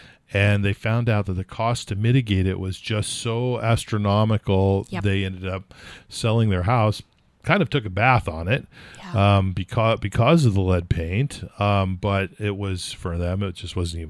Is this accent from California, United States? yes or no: yes; California, United States; now in New England, United States; I grew up in California in a relatively new community where it was literally not an issue.